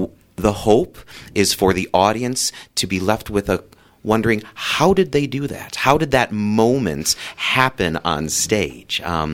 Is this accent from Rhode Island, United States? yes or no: no; Minnesota, United States; I am a Minnesotan through and through.